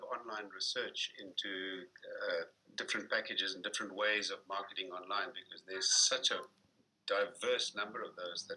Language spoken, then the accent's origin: English; Durban, KwaZulu-Natal, South Africa; down in Durban is my hometown and that's where I'm calling you from at the moment.